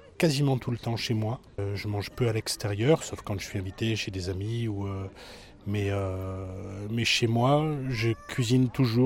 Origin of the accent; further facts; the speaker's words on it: Auvergne-Rhône-Alpes, France; je suis originaire du centre de la France, du Puy-de-Dôme exactement. Je suis sur Grenoble depuis 4 ou 5 ans à peu près.